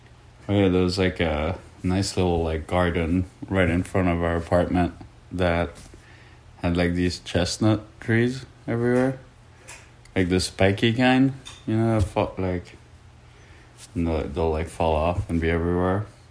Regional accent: Grenoble, Auvergne-Rhône-Alpes, France; also born or lived in Ducey; I was born in Grenoble, and I lived in Ducey, not too far from Grenoble, near the Alps for like 5 years. And it was a little village.

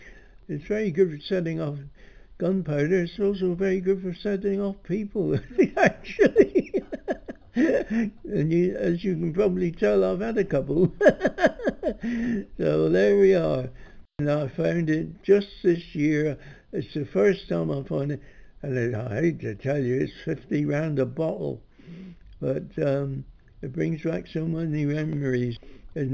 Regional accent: Plymouth, South West England, United Kingdom; I was born in Plymouth, or in Devonport as it was then known, and brought up in a very working class family.

